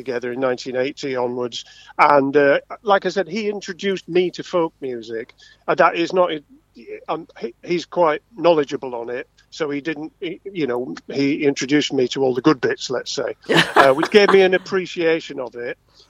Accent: Sheffield, Yorkshire and the Humber, United Kingdom; and I'm from Sheffield, as you know

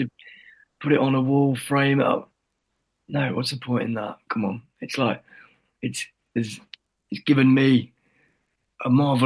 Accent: Little Eaton, East Midlands, United Kingdom; I'm from Little Eaton

